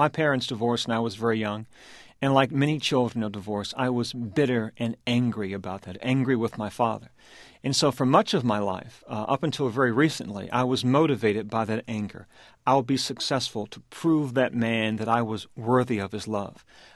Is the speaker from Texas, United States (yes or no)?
no; Baltimore, Maryland, United States; a meeting which I detail in my hometown of Baltimore.